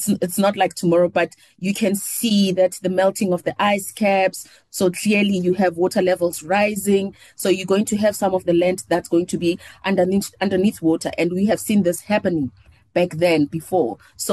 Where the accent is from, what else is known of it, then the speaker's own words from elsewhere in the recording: Soweto, Gauteng, South Africa; because I grew up in Soweto, and back then we used to have frogs or toads everywhere.